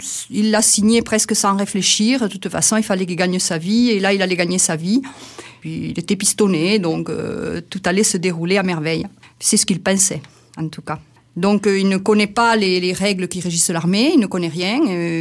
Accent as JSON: {"language": "French", "region": "Occitanie", "country": "France", "tie": "born or raised there", "lives_now": "Capdenac, France", "said": "Je suis native du Tarn, c'est pas très loin, mais j'habite depuis une dizaine d'années à Capdenac."}